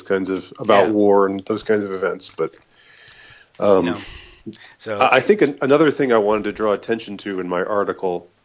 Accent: Atlanta, Georgia, United States; now in Savannah, United States; I live in Georgia. I grew up in Atlanta. I live in Savannah now.

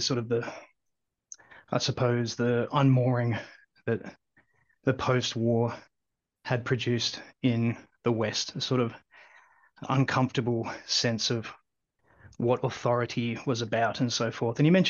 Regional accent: Australia; Well, like you said, I'm from Down Under.

